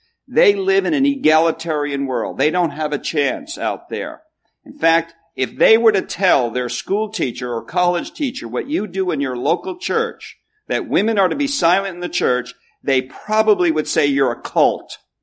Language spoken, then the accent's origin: English; New Jersey, United States; can speak pure New Jerseyan and no silly person will come up to me after and say, well, where are you really from? I can just be myself.